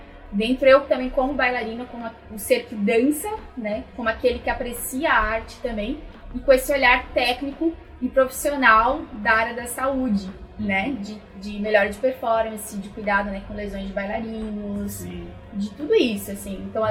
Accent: Joinville, Santa Catarina, Brazil; Porque eu sou de Joinville, onde tem, né, o maior festival de dança do mundo.

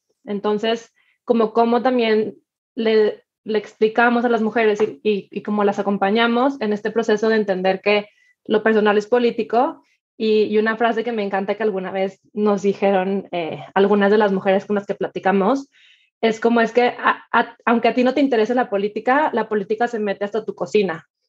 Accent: Monterrey, Nuevo León, Mexico; moved away as an adult; now in Mexico City, Mexico; creo que conforme nos fuimos saliendo de Monterrey, yo me terminé la licenciatura en la Ciudad de México y me quedé aquí mucho tiempo

